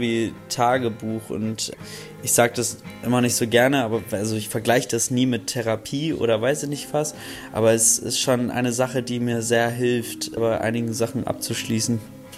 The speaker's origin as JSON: {"language": "German", "region": "Hamburg", "country": "Germany", "said": "ich komme aus Hamburg"}